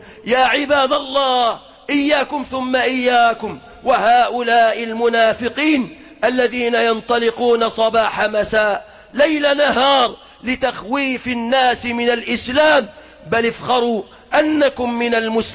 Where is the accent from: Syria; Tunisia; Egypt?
Egypt; بلادنا مصر